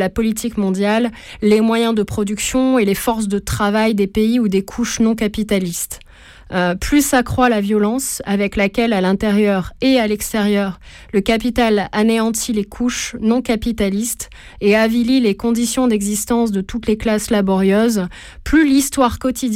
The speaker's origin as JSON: {"language": "French", "country": "France", "said": "je pouvais trouver ma place en tant que Française, européenne"}